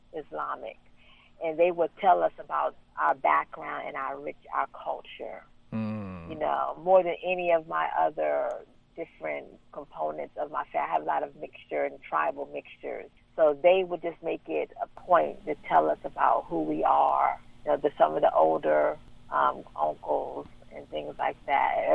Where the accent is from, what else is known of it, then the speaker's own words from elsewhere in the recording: United States; I did not grow up in Sierra Leone. I grew up in the United States.